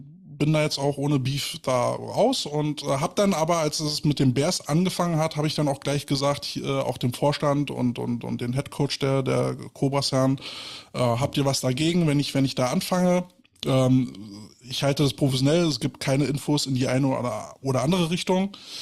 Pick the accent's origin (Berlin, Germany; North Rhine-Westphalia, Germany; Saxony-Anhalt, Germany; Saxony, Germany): Berlin, Germany; Juhu, da habe ich schon als Berliner keinen Bock